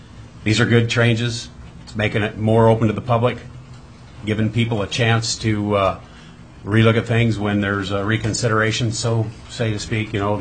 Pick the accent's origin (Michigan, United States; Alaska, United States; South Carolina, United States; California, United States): Alaska, United States; Soldotna; I'm from Slobodna.